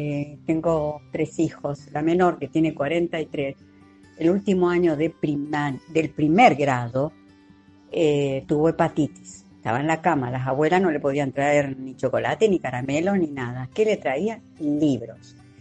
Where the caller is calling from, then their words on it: Avellaneda, Buenos Aires Province, Argentina; de Avellaneda, Buenos Aires.